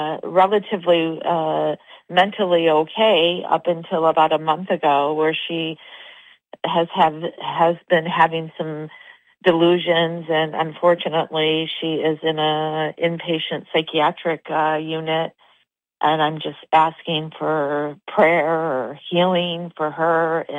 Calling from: Santa Rosa, California, United States; I'm calling from Santa Rosa, California, Sonoma County, Northern California.

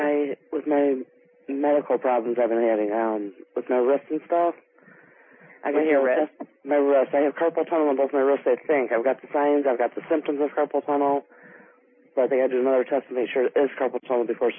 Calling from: Ohio, United States; I'm calling from Ohio.

